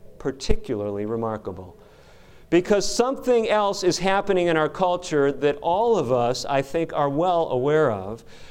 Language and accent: English; Chicago, Illinois, United States; This is a bus in Chicago, Illinois, my hometown.